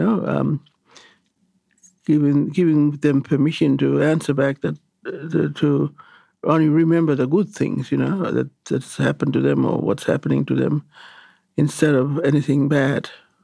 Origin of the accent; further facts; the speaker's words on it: Western Australia, Australia; born there; because I was born on Kuniyandi land. I speak Kuniyandi.